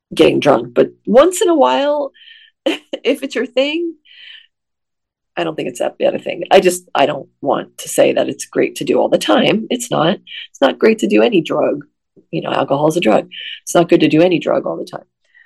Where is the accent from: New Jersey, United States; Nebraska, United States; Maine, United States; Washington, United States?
New Jersey, United States; Because it is, since I am originally from New Jersey, it's such a fond memory for me in so many ways.